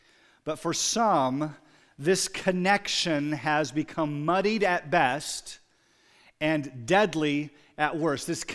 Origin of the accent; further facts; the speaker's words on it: Pella, Iowa, United States; my parents grew up in the Christian Reformed Church, which I grew up in Pella. In Pella, there are 5 Christian Reformed churches and 5 Reformed churches.